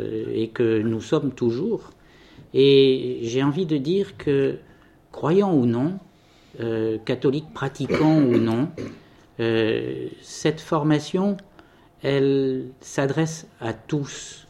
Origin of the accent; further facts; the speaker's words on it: Nouméa, South Province, New Caledonia; born there; Alors, je suis né à Nouméa, je suis marié et retraité.